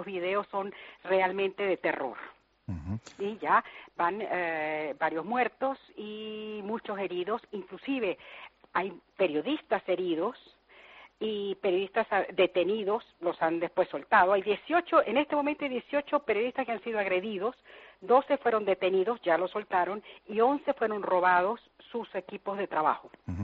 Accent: Venezuela; also born or lived in Bilbao; pero soy venezolana.

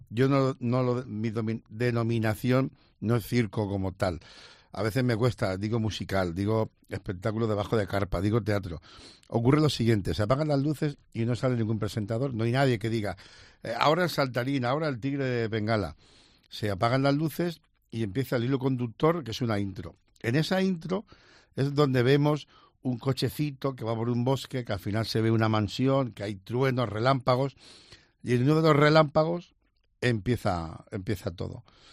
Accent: Alicante, Valencian Community, Spain; encantado de volver a mi tierra, Alicante.

